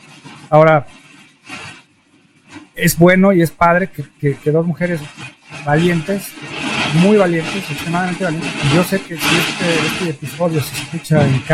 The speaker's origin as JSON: {"language": "Spanish", "country": "Mexico", "moved": "yes", "lives_now": "Canada", "said": "Ahorita yo no soy mexicano porque ya no me adapto allá, y tampoco soy canadiense porque sigo siendo mexicano inmigrante."}